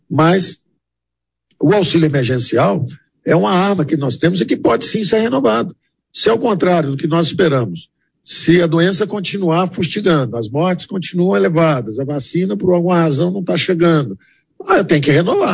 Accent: Brazil; E como eu disse, nós somos brasileiros acima de tudo.

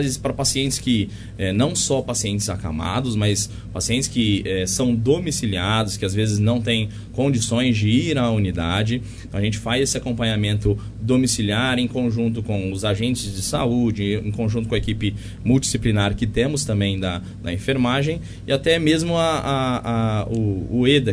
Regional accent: Barretos, São Paulo, Brazil; now in Monte Alto, Brazil; Eu sou barretense, nascido e criado em Barretos, a terra do peão

